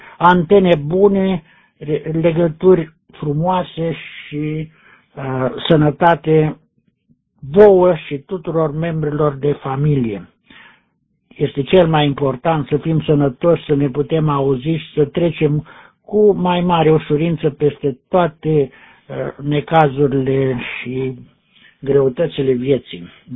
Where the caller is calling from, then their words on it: Piatra Neamț, Neamț County, Romania; de la Piatra Neamț